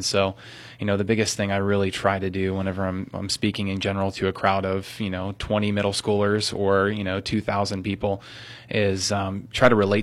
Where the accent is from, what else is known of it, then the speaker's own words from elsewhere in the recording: Cranberry Township, Pennsylvania, United States; Native to Cranberry Township, Pennsylvania, so